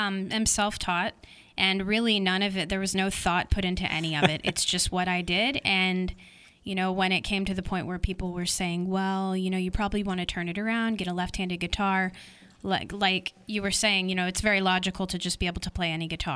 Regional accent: Texas, United States; I was raised in Texas.

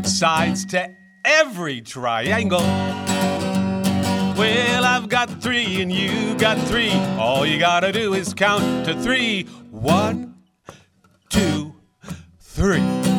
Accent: Pittsburgh, Pennsylvania, United States; also born or lived in Utica, United States; I was born in Utica, New York, but since I was five, we moved to Pittsburgh, so I've been here pretty much all my life.

